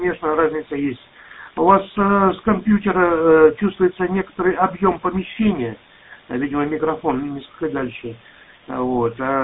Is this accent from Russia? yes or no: no; Chișinău, Moldova; Потому что я родом из Кишинева.